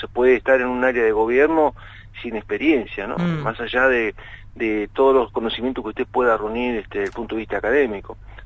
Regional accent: Argentina; primero como ciudadano argentino

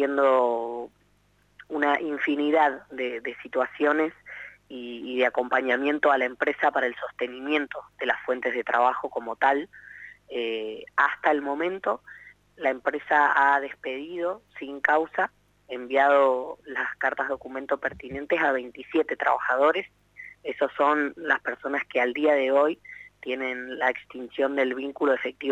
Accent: San Antonio, Valparaíso, Chile; particularmente yo soy de San Antonio, vivo en San Antonio

